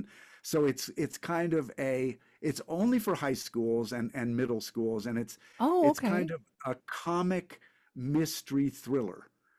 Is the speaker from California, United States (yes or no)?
no; Connecticut, United States; I grew up loving musicals. I grew up in Connecticut.